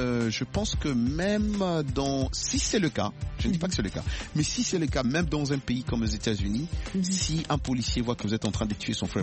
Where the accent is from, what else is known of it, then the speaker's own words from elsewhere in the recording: Central African Republic; pas pour causer des martyrs comme il y en a eu chez nous en RCA.